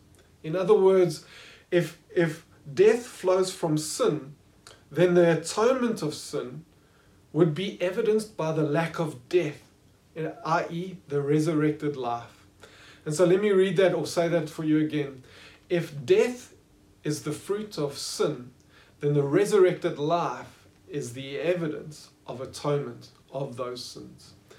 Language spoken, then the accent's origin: English; Johannesburg, Gauteng, South Africa; I grew up in Johannesburg, and I went to a boys' school, JP Boys, which is the oldest boys' school in the city.